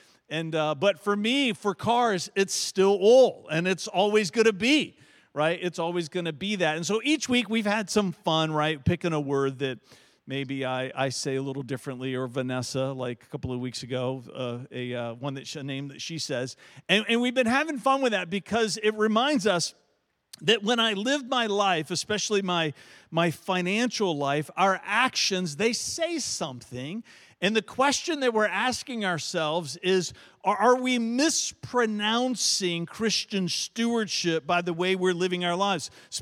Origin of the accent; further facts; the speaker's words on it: Varina, Virginia, United States; accent: Southern; I grew up in the South, and my accent is still present sometimes, but not always. When I went away to college, I grew up in Verina, which is eastern Henrico County farm country. I didn't know that I talked differently.